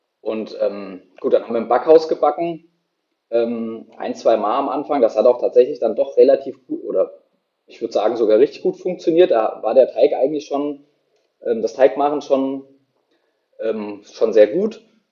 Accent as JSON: {"language": "German", "town": "Hüttenberg", "region": "Hesse", "country": "Germany", "said": "Bin aber dann 2012 wieder zurück hier nach Mittelhessen. Wie du eben schon gesagt hast, kommen wir aus der Nähe von Wetzlar. Hüttenberg ist ein kleine Gemeinde, kleines Dorf hier neben Wetzlar."}